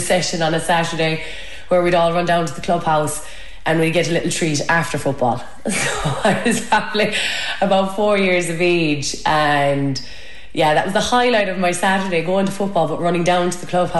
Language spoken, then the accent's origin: English; Killarney, Munster, Ireland; and I'm from Killarney.